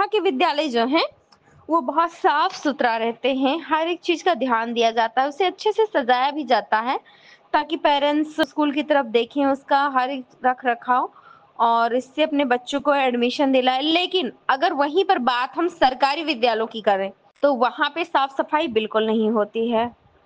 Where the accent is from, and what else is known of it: Uttar Pradesh, India